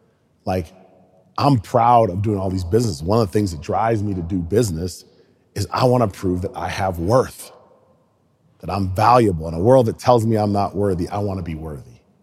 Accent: New England, United States; I grew up in New England, which influenced a lot.

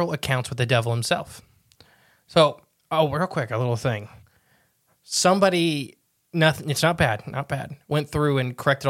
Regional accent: United States; I'm from America where we both speak English.

